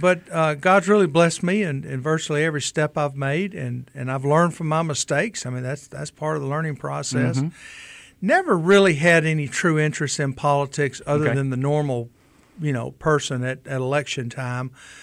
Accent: Sylacauga, Alabama, United States; also born or lived in Mobile; Well, I was born in Mobile. I grew up in a little town called Sylacauga, Alabama. I have great roots up there in Sylacauga.

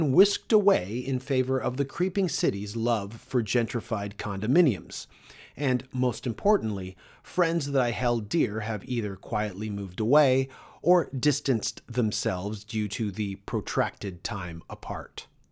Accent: Toronto, Ontario, Canada; As our adventures and journeys took us further and further from Toronto, it made me love my hometown even more when I'd return.

